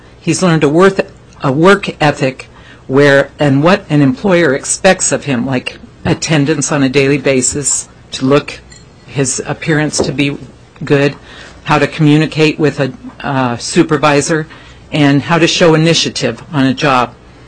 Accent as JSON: {"language": "English", "town": "Palmer", "country": "United States", "said": "I am Eric's parent, and we're from Palmer."}